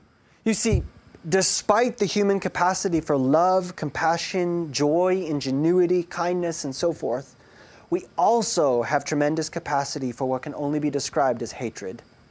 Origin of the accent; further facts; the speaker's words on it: South Africa; my background growing up in South Africa